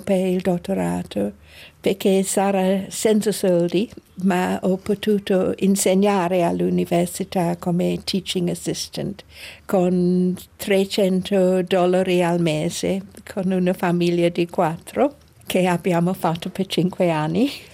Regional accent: South East England, United Kingdom; Italian is a second language; also born or lived in London; Sono bambina durante la guerra con il bombardamento e sono cresciuta in Sussex nella campagna

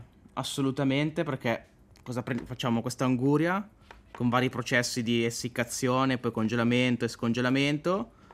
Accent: Como, Lombardy, Italy; Io sono cresciuto a Como.

